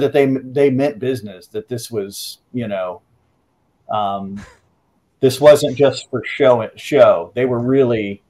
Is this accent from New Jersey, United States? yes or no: no; Houston, Texas, United States; that may have been in my hometown of Houston, if I'm not mistaken.